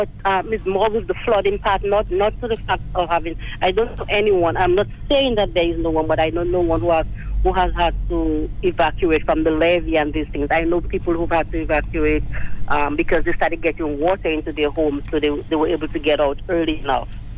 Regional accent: Dominica; I was raised in Dominica.

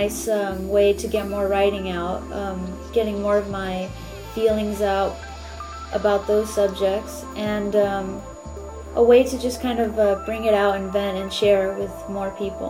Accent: Bellflower, California, United States; now in Coachella Valley, United States; Well, I grew up in Bellflower, California, and then I moved over here when I was about 12 years old, and then I've been here ever since.

